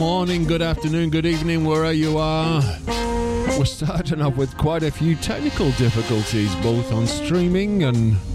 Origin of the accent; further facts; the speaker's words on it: Wigan, North West England, United Kingdom; Now, why Wigan? Well, that was my hometown. It's also where the current Prime Minister of Great Britain is from.